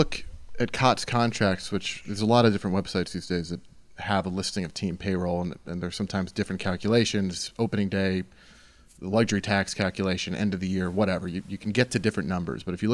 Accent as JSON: {"language": "English", "region": "New York", "country": "United States", "tie": "born or raised there", "said": "You know, I grew up in New York."}